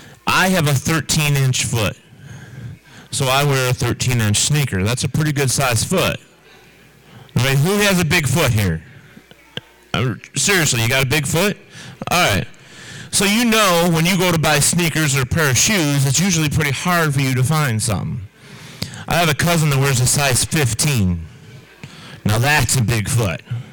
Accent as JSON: {"language": "English", "region": "New York", "country": "United States", "also_born_or_lived": "Texas / Oklahoma / Tennessee / Colorado", "said": "I am a New York boy. I was born in New York State, but I've lived in Texas, I've lived in Oklahoma, I've lived in Tennessee, and I've lived in Colorado."}